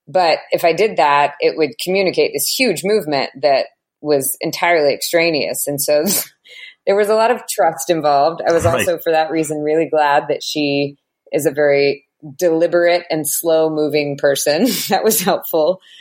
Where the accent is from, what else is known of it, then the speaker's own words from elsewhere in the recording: United States; Maybe it's because I'm American that I think that it's so interesting.